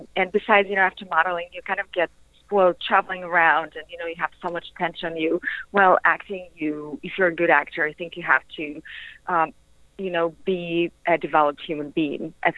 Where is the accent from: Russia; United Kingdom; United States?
Russia; I grew up in Russia, and, you know, I always wanted to take the most out of life